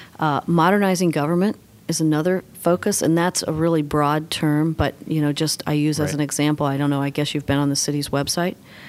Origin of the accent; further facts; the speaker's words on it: Missouri, United States; also born or lived in Iowa / Fairfield, Illinois; I was born in Iowa. I lived in St. Joe, Missouri, then Fairfield, Illinois. Then I graduated from high school in Moberly, Missouri. Went to college in Kirksville.